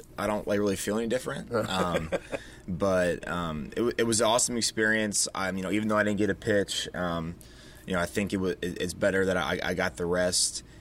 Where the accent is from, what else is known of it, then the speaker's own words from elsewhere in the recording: Tampa, Florida, United States; Well, I'm from Tampa, Florida originally